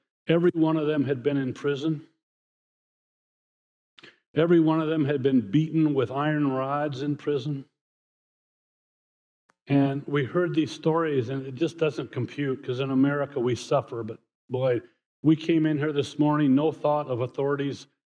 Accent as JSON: {"language": "English", "town": "Indianapolis", "region": "Indiana", "country": "United States", "said": "I'm from Indianapolis, so we kind of will wave at each other as I drive home today."}